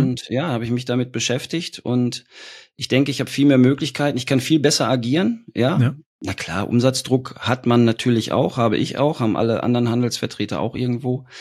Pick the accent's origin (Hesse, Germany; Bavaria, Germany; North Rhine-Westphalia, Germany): North Rhine-Westphalia, Germany; born there; also born or lived in Berlin, Germany; now in Ottersberg, Germany; gebürtiger Ostwestfale, das heißt, ich spreche Hochdeutsch, lebe jetzt seit 15 Jahren hier oben im Norden in der Nähe von Bremen in Nottersberg und hatte eine 3-jährige Zeitunterbrechung in Berlin